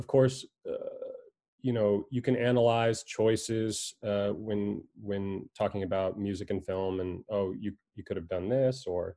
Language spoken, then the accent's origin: English; New York, United States; starting out growing up in New York, I was always really into music and story connecting.